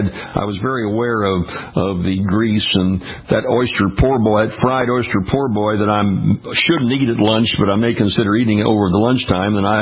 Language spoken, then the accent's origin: English; Louisiana, United States; We're down my way in the deep south. My home state of Louisiana was almost 9 years older